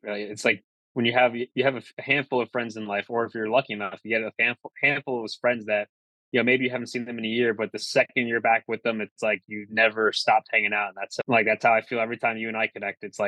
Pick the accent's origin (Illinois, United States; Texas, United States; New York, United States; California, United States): New York, United States; I'm originally from Rockin County, New York. I live now in Bergen County with my wife